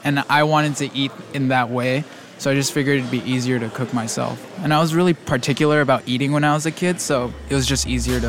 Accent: Walnut, California, United States; now in Los Angeles, United States; I grew up in Walnut, 30 miles east of here. It's a small town, predominantly Asians.

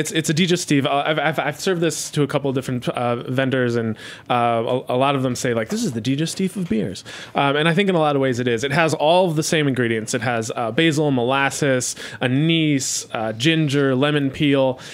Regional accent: Cologne, North Rhine-Westphalia, Germany; because we're from Cologne, and those are the prominent beers there, and they're delicious

